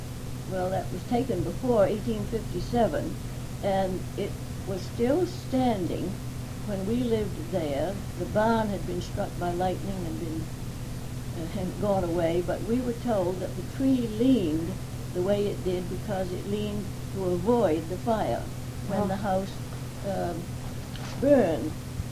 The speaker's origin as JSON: {"language": "English", "town": "Concord", "region": "Massachusetts", "country": "United States", "tie": "born or raised there", "said": "Having been a child on the farm of Simon Willard, which was commemorated by that stone on Elm Street, I couldn't help it."}